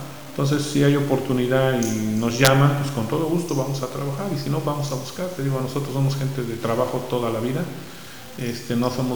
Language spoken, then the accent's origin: Spanish; Tetela, Mexico; acá estamos y seguiremos siendo teteleses